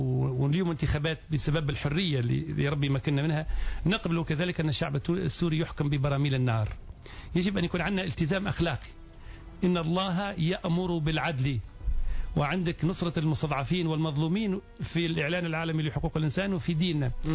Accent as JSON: {"language": "Arabic", "country": "Tunisia", "said": "في اطار السلام، يعني مروح انا من تونس"}